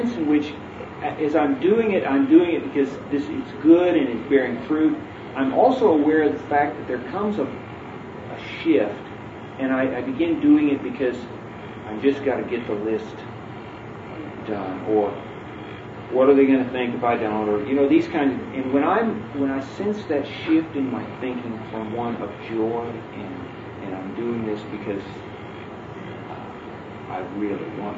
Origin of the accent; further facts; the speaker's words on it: United States; As an American and as a farmer, I was taught how to work.